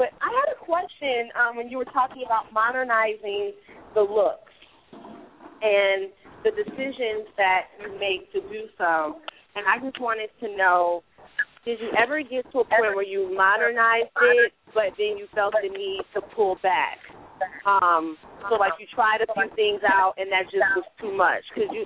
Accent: Detroit, Michigan, United States; Also, I'm from Detroit, so I'm really happy that a movie was filmed there

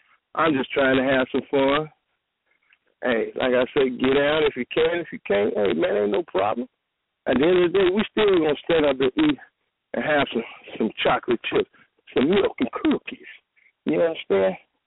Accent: Chicago, Illinois, United States; I'm not from the South. I'm from the South Side of Chicago. You understand? But I'm not from down South.

